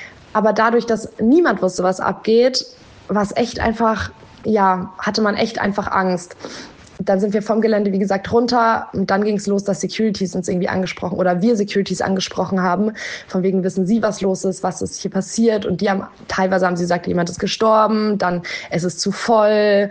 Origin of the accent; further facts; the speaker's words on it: Munich, Bavaria, Germany; Ich komme aus München